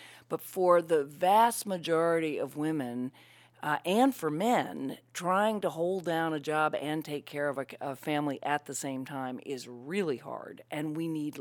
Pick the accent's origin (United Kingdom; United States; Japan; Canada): United States; Virginia; I grew up in Virginia, so I feel very comfortable in the South.